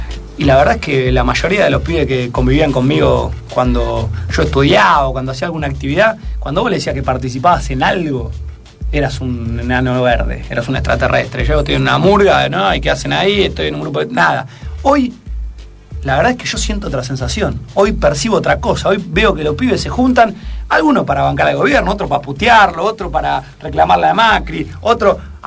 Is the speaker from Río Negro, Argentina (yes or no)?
no; Saavedra, Buenos Aires Province, Argentina; Digo, yo soy de Saavedra.